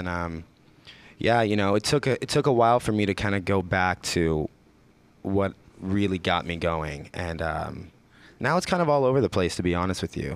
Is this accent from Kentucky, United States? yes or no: no; Colorado, United States; Actually, we're all from Colorado originally.